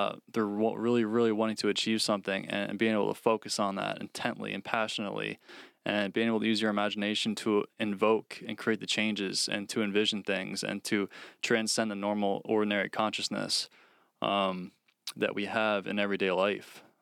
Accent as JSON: {"language": "English", "region": "England", "country": "United Kingdom", "said": "Yeah, so sorry about any mispronunciation. We're English here."}